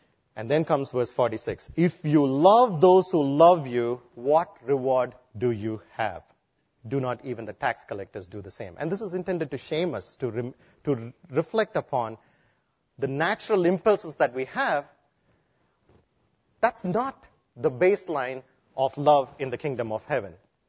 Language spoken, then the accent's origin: English; India; now in United States; here in America, we are a melting pot. I'm an Indian here, ex-Indian, I guess, because I'm now a citizen.